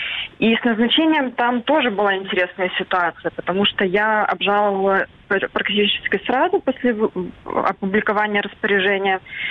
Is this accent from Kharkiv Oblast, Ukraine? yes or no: no; Crimea, Ukraine; now in Odesa, Ukraine; я еще и крымчанка, которая сейчас живет в Одессе.